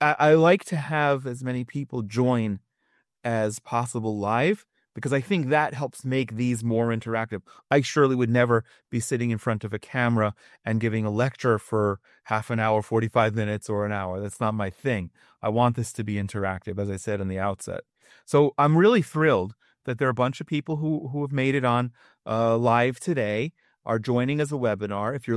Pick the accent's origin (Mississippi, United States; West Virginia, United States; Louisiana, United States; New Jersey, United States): New Jersey, United States; Princeton; I grew up in Princeton, New Jersey.